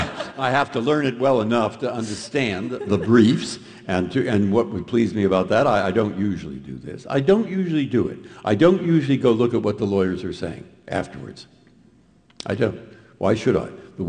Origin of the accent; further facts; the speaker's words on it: San Francisco, California, United States; because I grew up in San Francisco and knew about the public schools